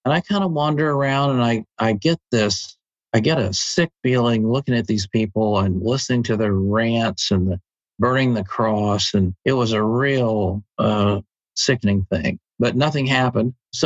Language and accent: English; Midwest, United States; now in Florida, United States; Well, I grew up in the Midwest before we came to Florida.